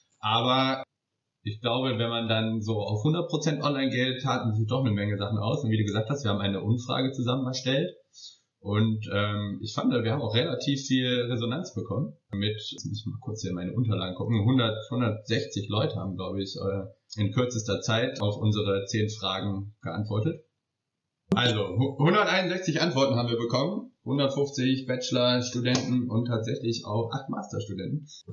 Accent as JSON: {"language": "German", "region": "North Rhine-Westphalia", "country": "Germany", "said": "Also ich komme ja aus der Region."}